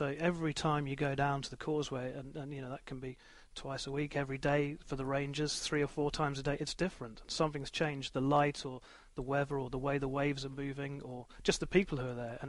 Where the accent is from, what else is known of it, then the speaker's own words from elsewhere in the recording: South East England, United Kingdom; moved away as an adult; now in Northern Ireland, United Kingdom; I grew up in Kent in England, so I'm what's termed here a blow-in. I've only been here 13 years, but my children are born and raised here